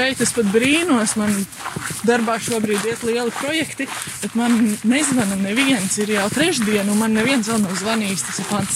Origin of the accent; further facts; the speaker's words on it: Talsi, Talsi Municipality, Latvia; Es esmu no Talsiem.